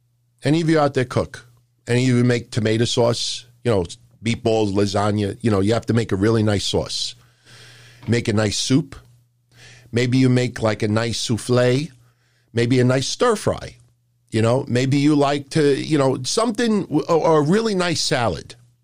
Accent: New York, United States; accent: New York; Hey, I get a lot of flack for my New York accent.

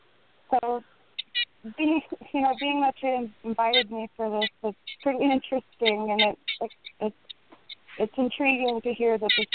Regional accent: Las Vegas, Nevada, United States; I'm from Las Vegas, born and raised, so I like my feet exposed

